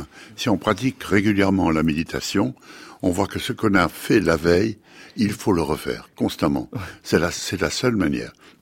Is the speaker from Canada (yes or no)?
no; France; Vous êtes belge, je suis français.